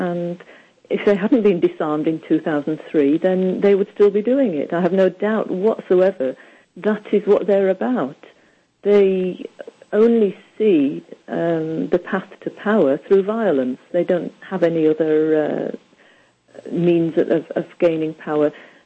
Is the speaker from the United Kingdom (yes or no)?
yes; United Kingdom; because I'm British and I was completely duped by these people